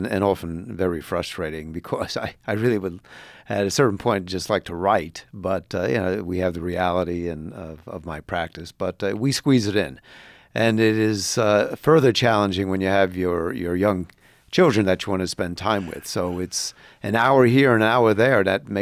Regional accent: Bronx, New York, United States; now in Indiana, United States; my mother, my brothers, and growing up in the Bronx does influence you. And, you know, it's a kind of calling card as well. I mean, there's a certain status, if you will, of saying you're from the Bronx. So, you know, we left it and we came to Indiana

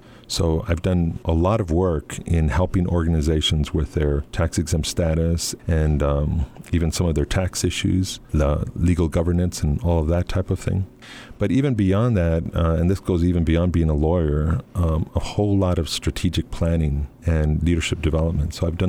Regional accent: California, United States; And then, I grew up in the South Central, so there was my share of gangs and, you know, problems and things.

